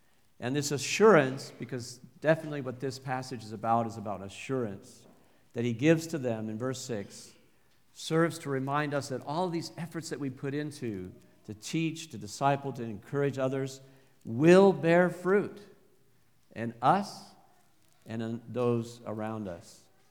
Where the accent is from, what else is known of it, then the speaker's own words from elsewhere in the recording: Fort Collins, Colorado, United States; I was in high school. There I grew up in Fort Collins.